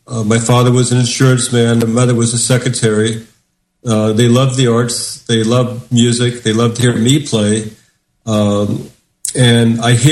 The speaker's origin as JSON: {"language": "English", "region": "Indiana", "country": "United States", "tie": "born or raised there", "moved": "as an adult", "lives_now": "New York City, United States", "said": "I grew up in Indiana in a basically almost a farm-type setting. I left because there was so much racism there I couldn't deal with it."}